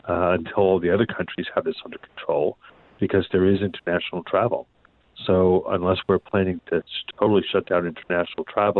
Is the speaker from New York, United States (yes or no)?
yes; New York City, New York, United States; also born or lived in Boston / Washington, D.C.; So I grew up in New York City, did my medical training in Boston, and then when I was in the Navy, I was in D.C.